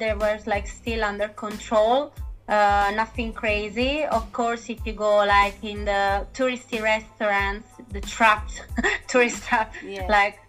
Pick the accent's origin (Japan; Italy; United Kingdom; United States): Italy; Apulia; I'm lucky that I come from Puglia.